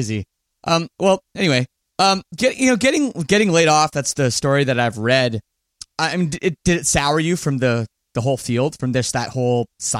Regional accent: Oakville, Ontario, Canada; So I'm Canadian. I grew up in Oakville, Ontario, just outside Toronto.

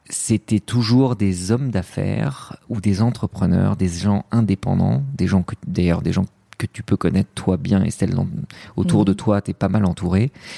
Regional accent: France; also born or lived in Lebanon; Je suis un immigré de première génération, deuxième génération, je sais pas comment on dit. Je suis né au Liban, mais je suis arrivé en France très très vite.

